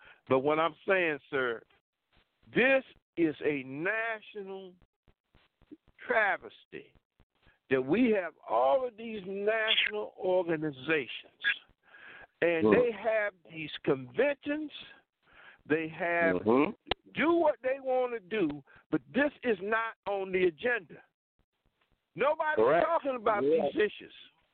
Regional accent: South Carolina, United States; I'm from South Carolina, okay?

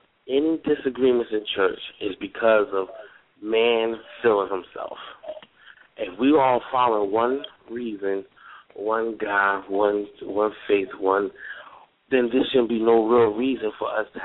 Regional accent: New Jersey, United States; I'm actually from Jersey.

